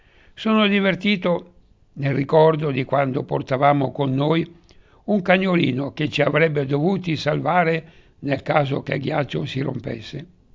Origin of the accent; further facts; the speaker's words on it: Baggio, Lombardy, Italy; sono nato a Baggio nel 1928 in piazza Anita Garibaldi, nella stessa piazza in cui risiedevo da piccolo con i nonni, gli zii e cugini.